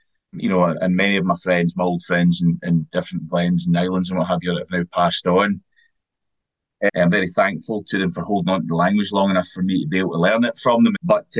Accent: Cowal, Scotland, United Kingdom; also born or lived in Glasgow; I'm not a first language Gaelic speaker. As a child growing up in Cowell, I didn't have the language or culture passed down by my parents

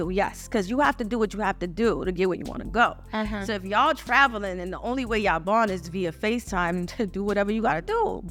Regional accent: New York, United States; I'm from New York. I'm like, my bad.

